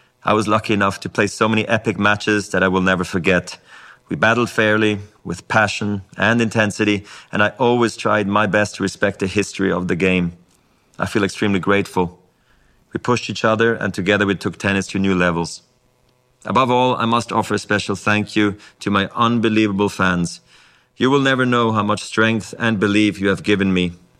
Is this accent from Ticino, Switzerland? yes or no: no; Basel, Basel-Stadt, Switzerland; English is a second language; I was a ball kid in my hometown of Basel.